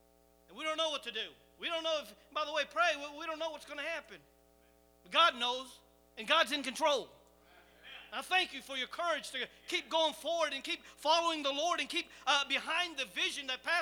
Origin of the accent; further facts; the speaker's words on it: Cambodia; I'm originally from Cambodia, and my family is from there